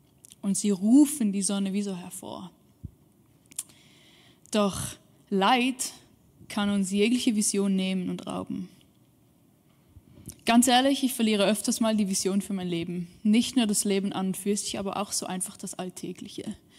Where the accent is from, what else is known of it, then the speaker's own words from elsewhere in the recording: Switzerland; ich komme aus der Schweiz, ich liebe es in den Bergen zu wandern